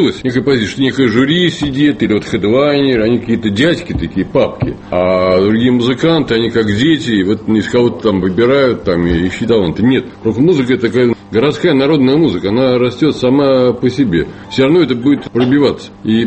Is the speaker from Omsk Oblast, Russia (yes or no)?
no; Saint Petersburg, Russia; Современный Санкт-Петербург, к сожалению, превратился в город самоотрицания. Еще недавно славная история моего родного города фактически стерта с лица земли.